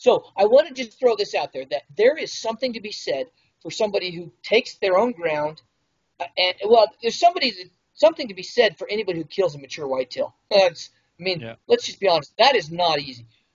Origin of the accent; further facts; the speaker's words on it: New Mexico, United States; And I laugh about that because I came from New Mexico.